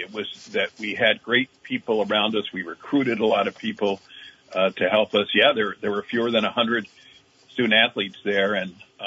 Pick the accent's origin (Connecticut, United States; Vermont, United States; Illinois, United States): Vermont, United States; So, you know, I grew up in Rutland County. I mentioned my dad. He was born there in 1919.